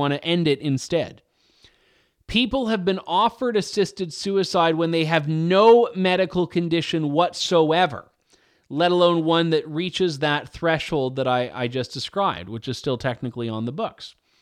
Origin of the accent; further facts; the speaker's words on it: Canada; you can be forgiven because I'm Canadian and even I don't want